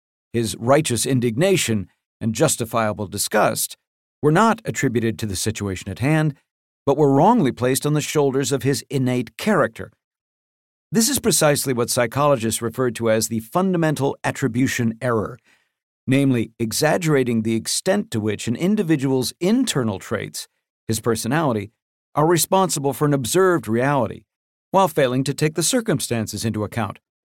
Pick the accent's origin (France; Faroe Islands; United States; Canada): Canada; I remind people that I'm Canadian and do not have a dog in that fight.